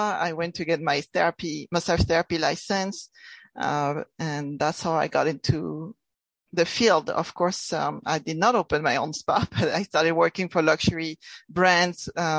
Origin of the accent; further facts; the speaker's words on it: France; English is a second language; now in United States; I'm originally from France. Being from France